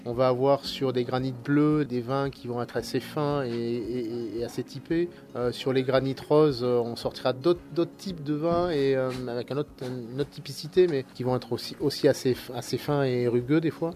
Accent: Libourne, Nouvelle-Aquitaine, France; also born or lived in Bordeaux; je suis natif de Bordeaux, plus particulièrement Libourne, dans le Pomerol. Et la vie m'a amené dans la région

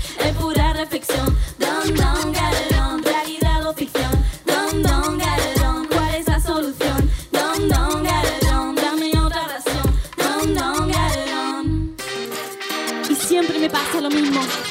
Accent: Spain; also born or lived in India; il faut savoir que je suis née en Inde. Du coup, ça me fait super plaisir d'être là aujourd'hui. Et en fait, là tout de suite, je vais vous ramener là où j'ai grandi, en Espagne.

